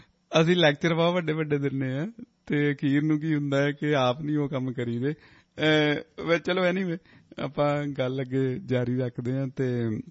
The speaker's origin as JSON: {"language": "Punjabi", "region": "Punjab", "country": "India", "said": "ਕਹਿੰਦੇ ਤੂੰ ਇੰਡੀਆ ਤੋਂ ਕਿੱਥੋਂ ਆ? ਮੈਂ ਕਿਹਾ ਮੈਂ ਪੰਜਾਬ ਤੋਂ।"}